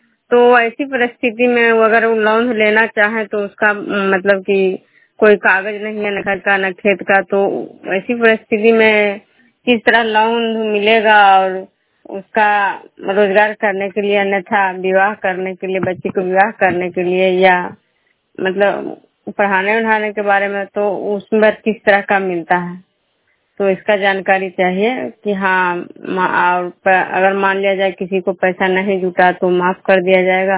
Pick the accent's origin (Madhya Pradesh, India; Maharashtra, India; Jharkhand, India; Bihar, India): Bihar, India; Bishnupur